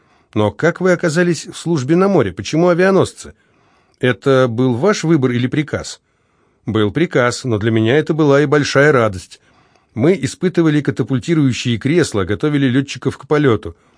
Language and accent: Russian; Sumy Oblast, Ukraine; born there; Да, я родился на Украине.